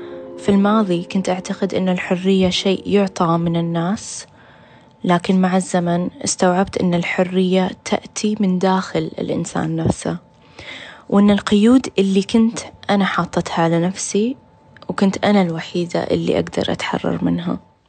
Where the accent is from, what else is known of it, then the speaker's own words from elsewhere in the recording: Saudi Arabia; زي ما عندنا بالسعودية حرية financial freedom